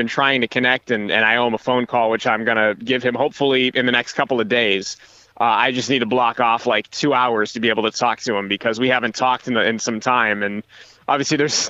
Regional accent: Boston, Massachusetts, United States; With growing up in Boston, you had the Boston Globe and Boston Herald

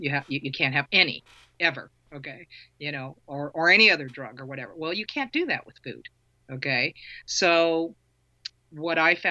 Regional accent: Philippines; especially being Filipino, you know, food is love, man

